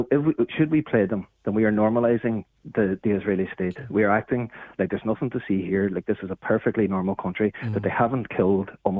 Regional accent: Ireland; slapping me on the back as an Irish person

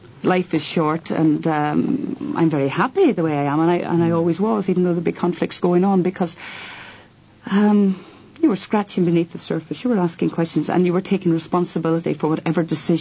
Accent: Derry, Northern Ireland, United Kingdom; But growing up in Derry, and I think it's mainly Derry people will appreciate this record.

